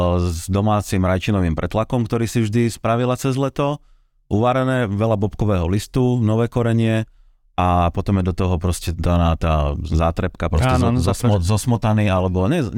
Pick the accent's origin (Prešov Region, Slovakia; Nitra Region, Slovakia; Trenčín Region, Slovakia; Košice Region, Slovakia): Nitra Region, Slovakia; Zlaté Moravce; Ja som zo Zlatých Moraviec, to je Tekovský okres, dajme tomu, jo, Nitra, Tekov, jedno s druhým. A my sme, koľko sme od Komárna napríklad, sme 100 kilometrov, rozumieš, tak už sme Maďari, každý nám hovorí, že sme Maďari, ale my nie sme Maďari.